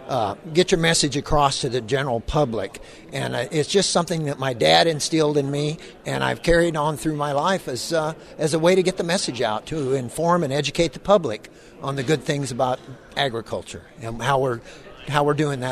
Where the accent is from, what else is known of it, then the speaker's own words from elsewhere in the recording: California, United States; Cindy, I'm from Northern California.